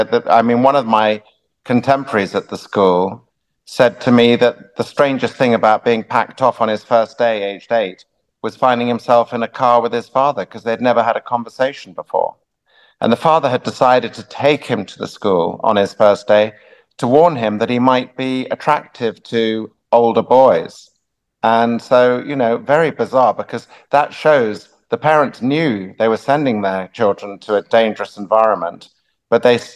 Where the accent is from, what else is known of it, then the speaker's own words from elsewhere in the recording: England, United Kingdom; I didn't specify it because I'm English and we don't talk about things.